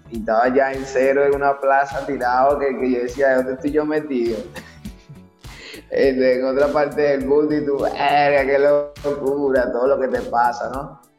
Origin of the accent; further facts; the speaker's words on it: Venezuela; moved away as an adult; now in Peru; ya el lunes estábamos armando un autobús yendo para acá, pues. ¿Entiendes? Como todo venezolano buscando una vida mejor.